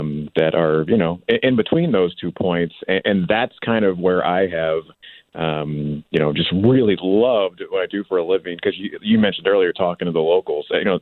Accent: St. Louis, Missouri, United States; So I'm from St. Louis, and it's a good launch pad to do road trips across the country.

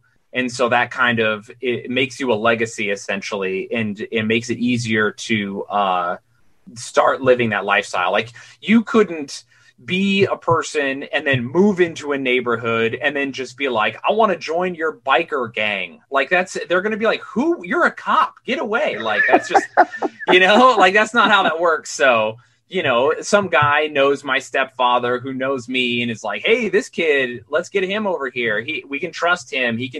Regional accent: Utah, United States; And I'm from Utah, which is really odd in its own special way. And it's as weird as New York.

